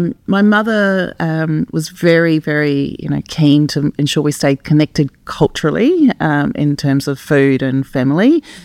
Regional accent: Brisbane, Queensland, Australia; also born or lived in New Zealand; now in Sydney, Australia; However, you know, I grew up in Brisbane, even though I started school in New Zealand, but I grew up in Brisbane, did a lot of my secondary school there, my university there, so feel largely connected to Queensland.

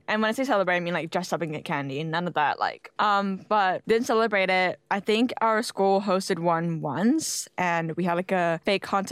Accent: Malaysia; now in Adelaide, Australia; I was born and raised in Malaysia and I moved here 3 to 4 years ago.

